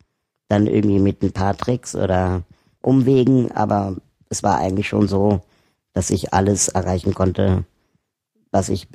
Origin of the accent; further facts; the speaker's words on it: Berlin, Germany; Ich bin in Berlin aufgewachsen.